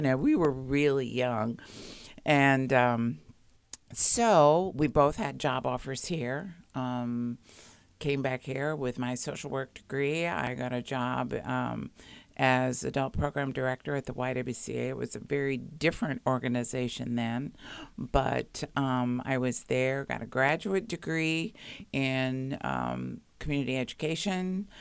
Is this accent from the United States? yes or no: yes; South Bend, Indiana, United States; born there; I was born in South Bend, Indiana, and okay. My family roots are really in Northeast Indiana and Northwest Ohio.